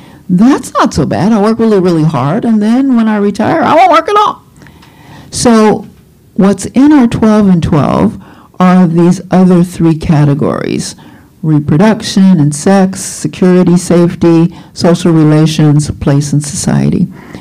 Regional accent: Albuquerque, New Mexico, United States; So I am from Albuquerque, New Mexico, and I have been in CHEL since 2002.

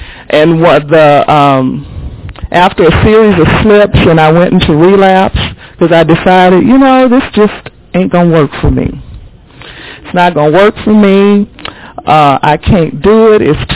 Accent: Texas, United States; now in California, United States; It was okay in my neighborhood. It was okay in the state. I came from Texas.

